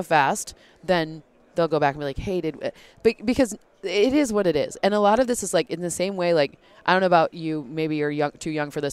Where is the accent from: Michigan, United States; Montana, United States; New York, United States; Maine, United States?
Michigan, United States; Full disclosure, I'm from Michigan.